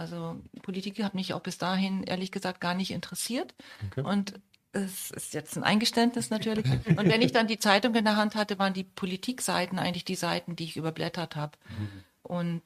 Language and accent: German; Verden an der Aller, Lower Saxony, Germany; Also ich komme ursprünglich aus Verden an der Aller und habe dort auch die Ausbildung zur technischen Zeichnerin gemacht